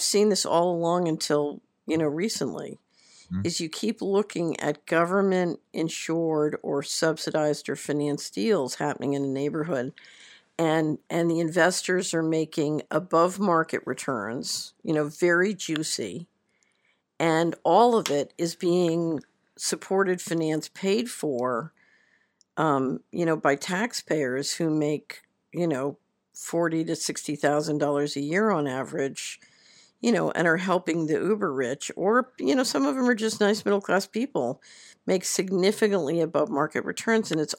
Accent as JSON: {"language": "English", "town": "Philadelphia", "region": "Pennsylvania", "country": "United States", "tie": "born or raised there", "said": "I grew up in Philadelphia. I've been to Erie, Pennsylvania."}